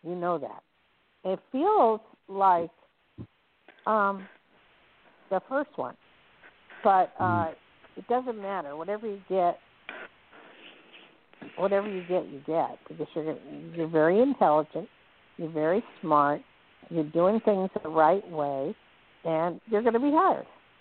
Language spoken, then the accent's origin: English; Newark, New Jersey, United States; born there; also born or lived in Hillside / Lakewood; I was born in Newark, lived in Hillside, Lakewood, all that area, and a lot of my relatives are in Cherry Hill.